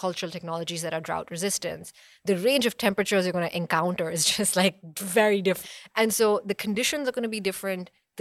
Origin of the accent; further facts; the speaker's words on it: Punjab, India; moved away as an adult; also born or lived in Delhi; now in United States; So I grew up in India. I'm originally from Punjab, and that's where I was born. I was in Delhi for my undergrad, and then I first came to the U.S. for a master's at Yale.